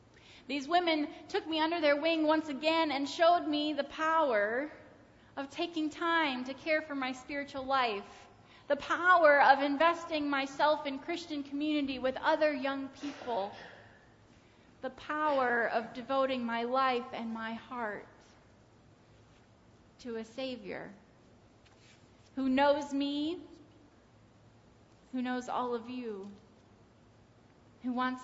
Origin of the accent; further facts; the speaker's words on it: Kalamazoo, Michigan, United States; a church of just about 80 people called Millwood United Methodist in Kalamazoo, Michigan. This was the place where I was born and raised and nurtured in my faith.